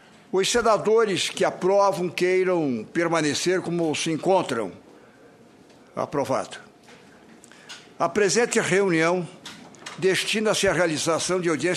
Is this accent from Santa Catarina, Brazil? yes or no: yes; Santa Catarina, Brazil; eu sou de Santa Catarina. Inclusive, a odontologia é forte no meu estado